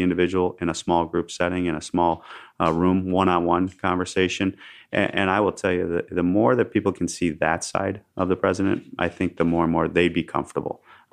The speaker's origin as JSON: {"language": "English", "region": "New York", "country": "United States", "said": "But being a New Yorker, I can relate to a lot of what the president comes at issues with."}